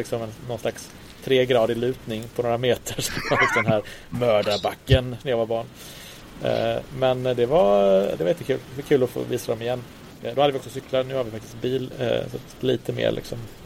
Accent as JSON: {"language": "Swedish", "town": "Ludvika", "region": "Dalarna County", "country": "Sweden", "tie": "born or raised there", "said": "Det ska bli kul att få visa barnen där jag växte upp. Lite idyllen i Ludvika där jag växte upp."}